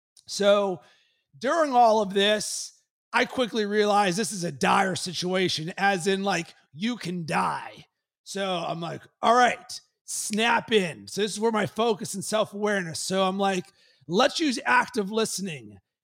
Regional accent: Pittsburgh, Pennsylvania, United States; And I'm from Pittsburgh and I'm a Steelers fan.

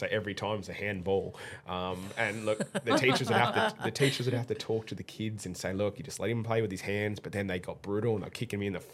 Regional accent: Port Macquarie, New South Wales, Australia; I'm from Port Macquarie. My hometown's Port Macquarie

